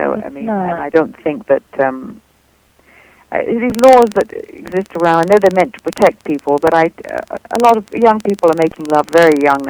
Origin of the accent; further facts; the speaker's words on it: England, United Kingdom; moved away as an adult; now in Los Angeles, United States; I grew up in England.